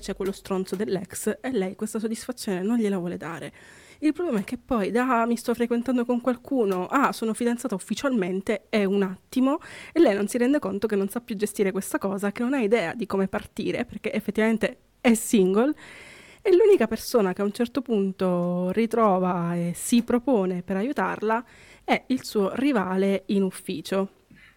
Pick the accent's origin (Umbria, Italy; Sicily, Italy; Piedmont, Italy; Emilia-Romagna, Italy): Sicily, Italy; che noi un po' da siciliani possiamo secondo me ritrovare